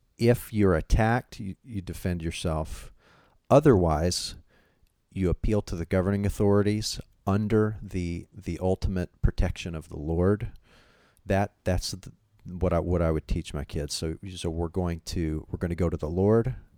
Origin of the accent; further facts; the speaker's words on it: Texas, United States; Now, it's no secret that I was raised in Texas, and so there is a soft spot in my heart for street justice.